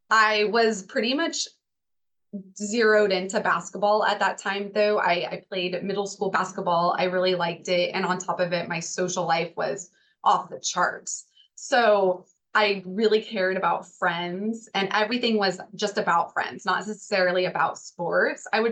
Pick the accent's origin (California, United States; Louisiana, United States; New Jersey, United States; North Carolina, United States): California, United States; Chico; And I grew up in Chico, California, where the summers, I mean, it can be 110.